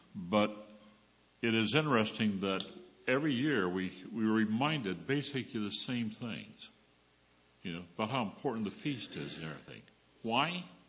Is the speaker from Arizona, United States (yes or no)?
yes; Arizona, United States; because I grew up on the Mexican border in Arizona in the high desert. We had a lot of sand, but no water.